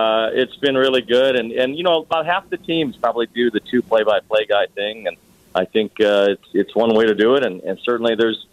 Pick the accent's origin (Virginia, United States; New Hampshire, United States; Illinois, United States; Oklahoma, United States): Illinois, United States; Chicago; growing up in Chicago